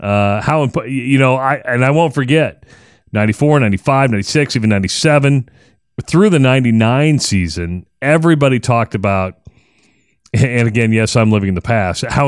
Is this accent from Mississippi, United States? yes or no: no; Minden, Iowa, United States; It's Tri-Center, and I grew up in Minden.